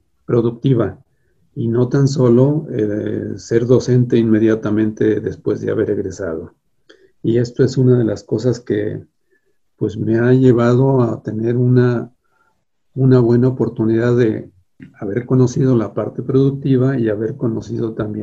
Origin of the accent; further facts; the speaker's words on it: Aguascalientes, Mexico; yo nací aquí en Aguascalientes, soy desde un principio aquí hidrocálido